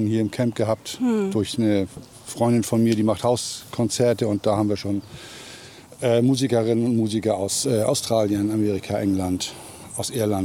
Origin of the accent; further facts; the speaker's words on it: Schleswig-Holstein, Germany; Ich komme aus Schleswig-Holstein.